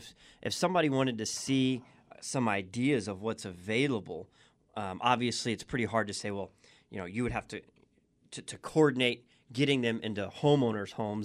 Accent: New River, Arizona, United States; My buddy, Nathan Perkins, who I grew up with in New River

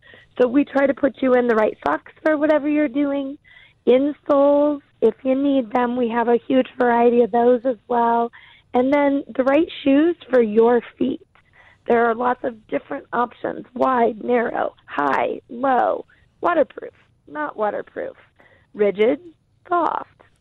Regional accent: Prescott, Arizona, United States; I guess it's so funny, growing up in Prescott, I never camped here.

